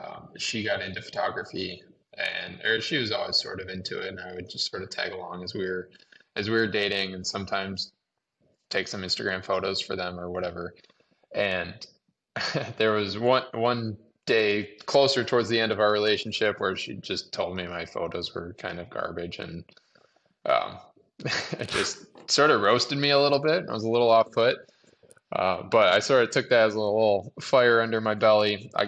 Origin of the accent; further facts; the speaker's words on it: Chicago, Illinois, United States; also born or lived in Michigan, United States; I grew up in the Chicagoland area, went to school in Michigan, went to engineering school in Michigan.